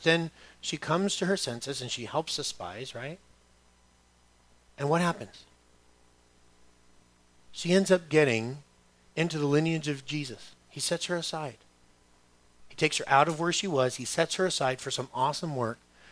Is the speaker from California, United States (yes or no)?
yes; Los Angeles, California, United States; I grew up in East LA. I still go over there all the time. I'm there every week.